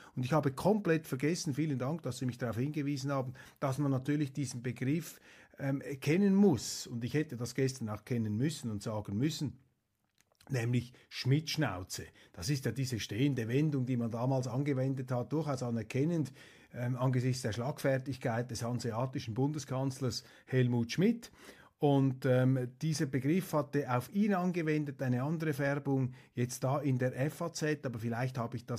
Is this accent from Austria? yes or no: no; Switzerland; Und als Schweizer würde ich sagen, ein guter Europäer ist skeptisch gegenüber der Europäischen Union.